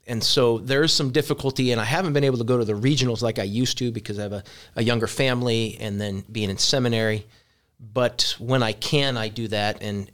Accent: California, United States; I claim Kansas. I grew up in California. I don't claim California. I claim Kansas.

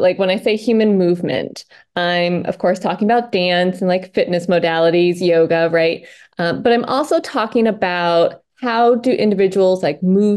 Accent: Maine, United States; And yeah, and so I grew up in Maine, and all I wanted to do was study dance.

